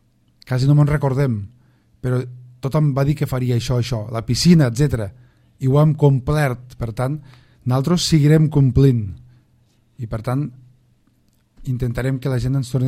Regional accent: Catalonia, Spain; Perquè me sento català

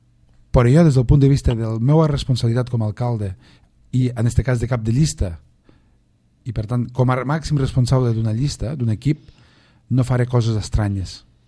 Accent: Catalonia, Spain; Perquè me sento català

